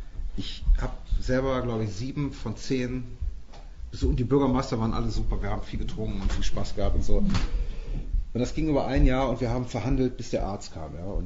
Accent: Cologne, North Rhine-Westphalia, Germany; also wir sind Kölner, das hatte ich nicht gesagt

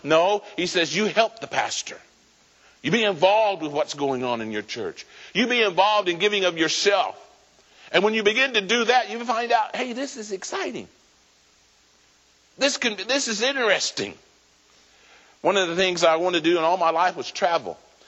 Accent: Springfield, Missouri, United States; also born or lived in Oklahoma; I was born here in Oklahoma, but I live most of my life in Missouri. And that's about all I can say. I was born here, and then Mom and Dad took us to Missouri. We live around Springfield most of our years.

